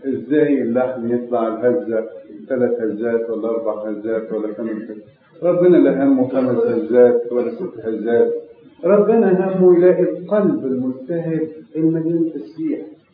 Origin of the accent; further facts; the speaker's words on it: Egypt; كمصريين بوجه عام أو كشرقيين